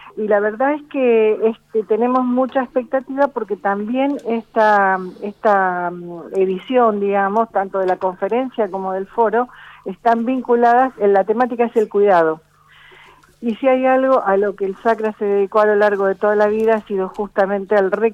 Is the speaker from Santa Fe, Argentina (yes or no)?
yes; Santa Fe, Argentina; lindos recuerdos de mi adolescencia en Santa Fe.